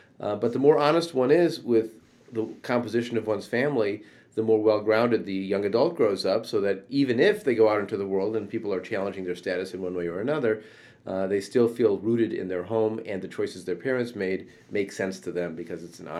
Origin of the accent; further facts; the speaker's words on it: Midwest, United States; I personally am Jewish. I'm also white. I'm also male. I'm also from the Midwest.